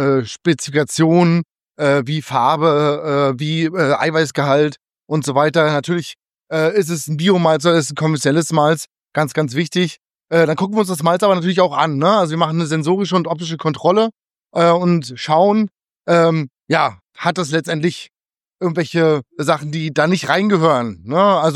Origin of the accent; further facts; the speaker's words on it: East Germany, Germany; ich bin ja in der ehemaligen DDR groß geworden.